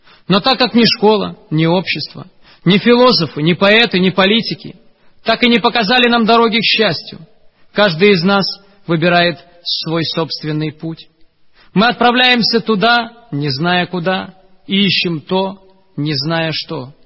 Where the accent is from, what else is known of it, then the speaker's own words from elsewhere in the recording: Baku, Azerbaijan; Я рос и воспитывался на Кавказе, в городе Баку.